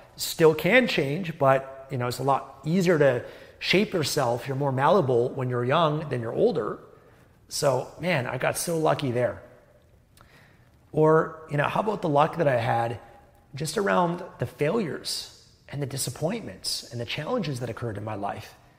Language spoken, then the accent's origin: English; Canada; born there; I was born in Canada, a first world developed country